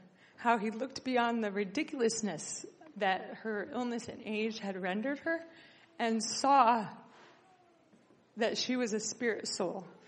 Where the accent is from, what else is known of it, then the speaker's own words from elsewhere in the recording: New Vrindavan, West Virginia, United States; So so I grew up in New Vrindavan, and I remember my grandmother had a very funny relationship with Radhanath Maharaj.